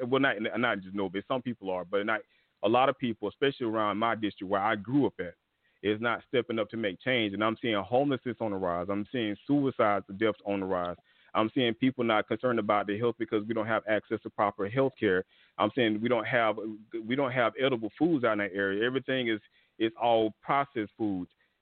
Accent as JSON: {"language": "English", "town": "Stone Mountain", "region": "Georgia", "country": "United States", "tie": "born or raised there", "said": "I grew up in Stone Mountain, Georgia, where they had Confederate reenactments at Stone Mountain Park, and they were still burning crosses out there."}